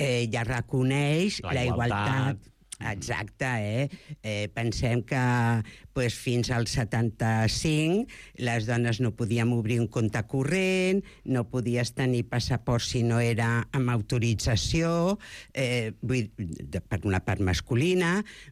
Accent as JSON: {"language": "Catalan", "region": "Catalonia", "country": "Spain", "said": "jo que vinc del Baix Llobregat"}